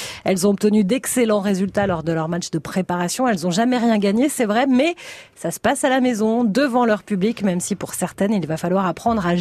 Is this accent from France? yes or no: yes; France; chez nous, en France